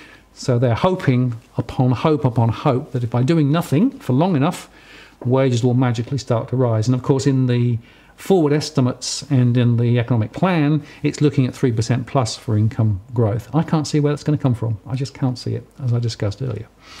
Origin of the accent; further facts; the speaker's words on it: United Kingdom; Tea, of course. I'm British.